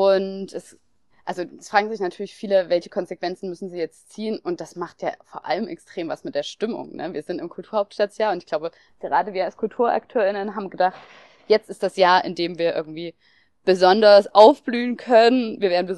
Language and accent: German; Chemnitz, Saxony, Germany; born there; bin gebürtige Chemnitzerin